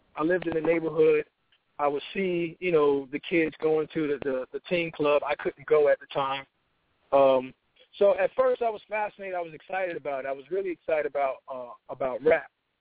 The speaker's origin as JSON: {"language": "English", "town": "Miami", "region": "Florida", "country": "United States", "tie": "born or raised there", "said": "You know, I grew up in Miami, Liberty City, Overtown, and, you know, I just manage, you know."}